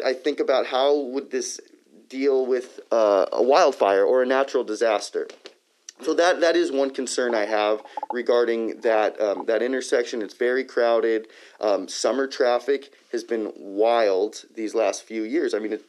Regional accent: Liberty Canyon, California, United States; But interestingly enough, my parents, I grew up in Liberty Canyon, and they're one house outside the Agora city limit.

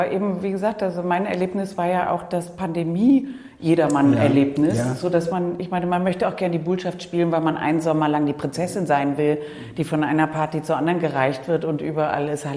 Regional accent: Cologne, North Rhine-Westphalia, Germany; Also ich bin in Köln aufgewachsen

